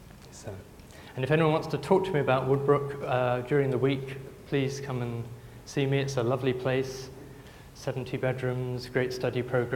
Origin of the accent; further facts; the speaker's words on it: England, United Kingdom; I'm from Britain, and in particular I'm from England. So very reserved